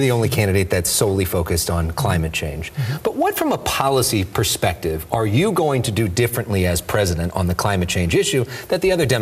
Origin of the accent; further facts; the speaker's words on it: Agoura Hills, California, United States; earlier this year at Seminole Springs in Agoura Hills, my hometown